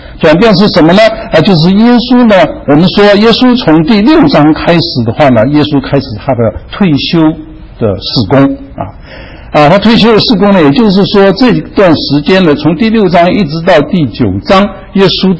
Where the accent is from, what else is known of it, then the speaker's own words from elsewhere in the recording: China; 这个人其实对我们中国人其实讲起来很有，尤其是在天津因为他到中国来传福音